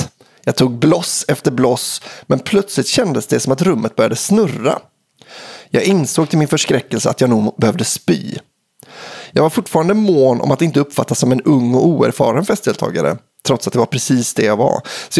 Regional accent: Surte, Västra Götaland County, Sweden; en historia som utspelar sig i min hemby, Surte.

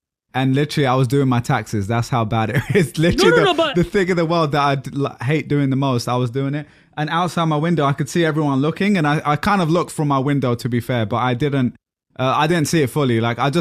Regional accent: United States; I'm American here

